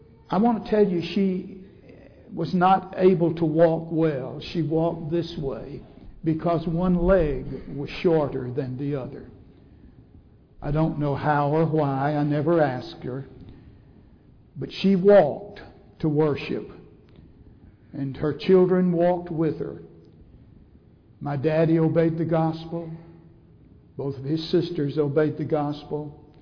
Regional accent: Columbia, United States; born there; You may or may not know, I was born here in Columbia, over at the old King Daughters Hospital.

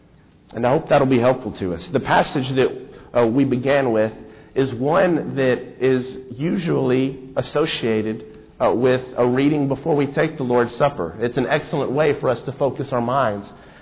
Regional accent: Memphis, Tennessee, United States; I grew up in the Memphis area for most of my growing up years

